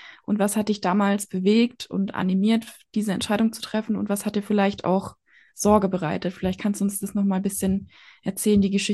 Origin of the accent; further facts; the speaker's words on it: Erlenbach-Binswangen, Bavaria, Germany; in Erlenbach-Binswangen, meinem Heimatort.